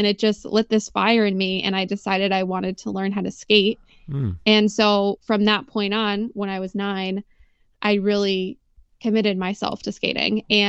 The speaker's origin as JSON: {"language": "English", "region": "Connecticut", "country": "United States", "tie": "born or raised there", "said": "I was raised in Connecticut. So it's really not that far. It's about 2.5 hours from where I live right now."}